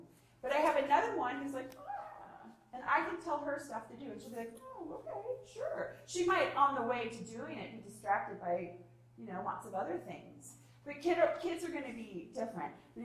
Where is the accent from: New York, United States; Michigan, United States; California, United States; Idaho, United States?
Michigan, United States; I'm from Michigan. I'm like, oh my God, this sun for 3 days. This is awesome.